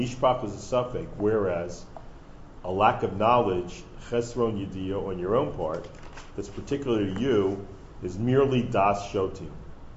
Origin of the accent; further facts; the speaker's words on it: Philadelphia, Pennsylvania, United States; I was shocked growing up in Philadelphia to discover that the word 76ers was not actually in the Kriya.